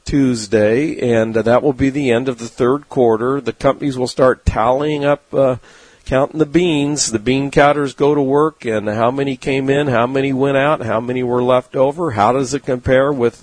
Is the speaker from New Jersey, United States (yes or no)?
no; California, United States; But I'm from Southern California, so I've seen plenty of hubbub, in the biotech sector and the tech sector right there in San Diego.